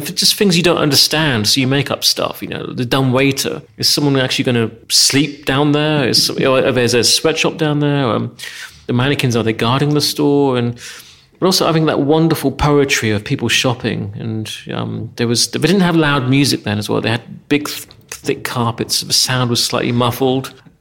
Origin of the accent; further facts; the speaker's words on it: England, United Kingdom; growing up in England